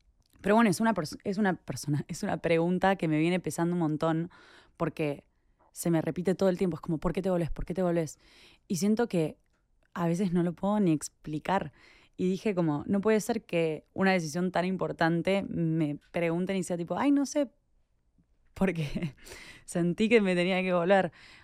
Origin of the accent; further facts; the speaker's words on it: Argentina; moved away as an adult; now in United States; Ahora que estoy acá en Estados Unidos hace 6 años, me doy cuenta que cada vez soy menos de Argentina.